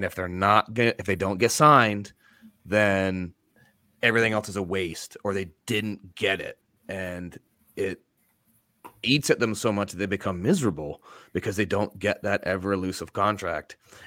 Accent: Canada; So I can definitely relate to this as a Canadian.

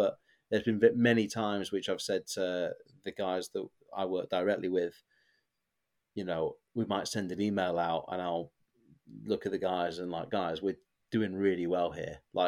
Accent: Blackpool, North West England, United Kingdom; Oh, you won't know this, but I'm from Blackpool.

